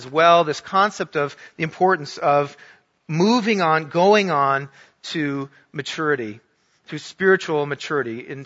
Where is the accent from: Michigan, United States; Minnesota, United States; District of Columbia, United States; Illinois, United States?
Minnesota, United States; also born or lived in New York; now in Florida, United States; And I grew up in Minnesota and upstate New York, where there is this stuff that comes in the wintertime called snow.